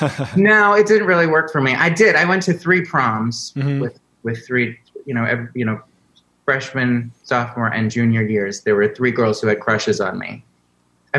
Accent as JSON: {"language": "English", "region": "Florida", "country": "United States", "tie": "born or raised there", "also_born_or_lived": "New York", "said": "I lived in South Florida. I was born in New York, lived in South Florida, and then I moved back here as soon as the hell I could."}